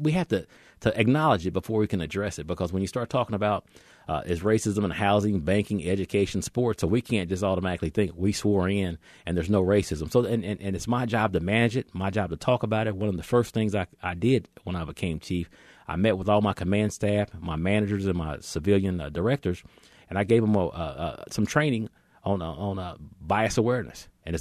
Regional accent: Kansas City, United States; because I was born and raised in Kansas City.

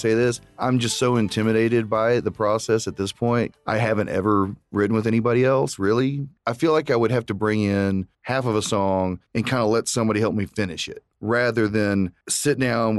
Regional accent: Lubbock, Texas, United States; Growing up in Sunset Church Christ here in Lubbock, you had to learn to harmonize even if you weren't a singer because there was nothing else going on.

